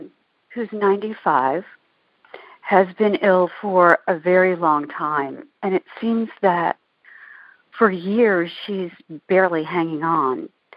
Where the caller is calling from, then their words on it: Owings Mills, Maryland, United States; I'm calling from Owings Mills, Maryland.